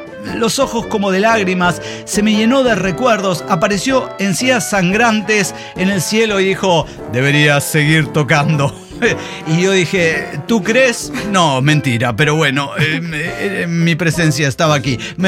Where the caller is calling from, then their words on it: Toluca, State of Mexico, Mexico; de Toluca la Bella.